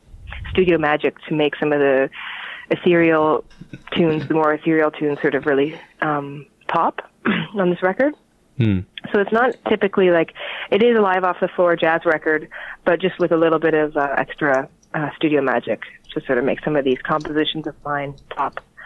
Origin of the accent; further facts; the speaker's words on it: British Columbia, Canada; also born or lived in Brooklyn, United States; I grew up on Vancouver Island, and I spent a lot of my childhood on this Horn Lake fishing with my dad.